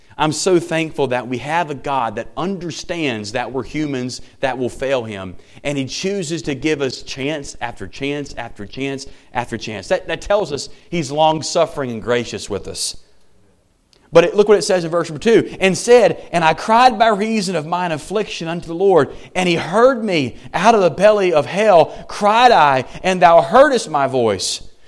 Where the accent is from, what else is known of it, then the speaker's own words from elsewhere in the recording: United States; It angers me as a Christian. It angers me as an American.